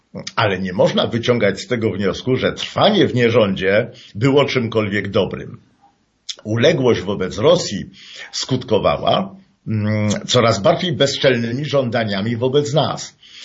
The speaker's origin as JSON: {"language": "Polish", "town": "Kraków", "region": "Lesser Poland", "country": "Poland", "said": "Bez ogródek wyznam, że choć jestem krakowianinem"}